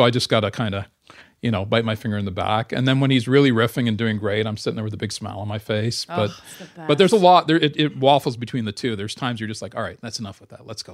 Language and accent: English; Kolkata, West Bengal, India; born there; I was born in Calcutta.